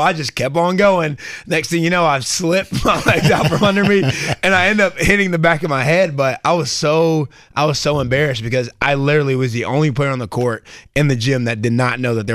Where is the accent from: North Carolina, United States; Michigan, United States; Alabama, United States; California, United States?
Alabama, United States; Growing up in Alabama and being a football player is a pretty big deal.